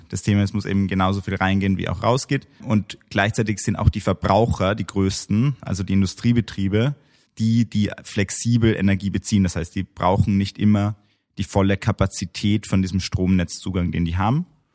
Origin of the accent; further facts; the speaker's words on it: Vienna, Austria; Und persönlich bin ich ursprünglich Österreicher, in Wien aufgewachsen, aber auch sehr viel Zeit am Bauernhof in der Steiermark verbracht.